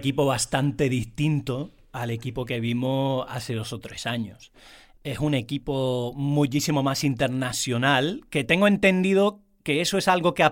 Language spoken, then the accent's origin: Spanish; the north of England, United Kingdom; Spanish is a second language; Norteamericanos, hasta ingleses, del mismísimo norte de Inglaterra, de donde vengo yo